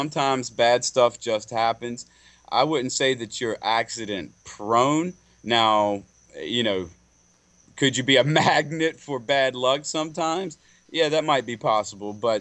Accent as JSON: {"language": "English", "region": "North Carolina", "country": "United States", "said": "Now, I have a caller from my home state, the Tar Heel State of North Carolina."}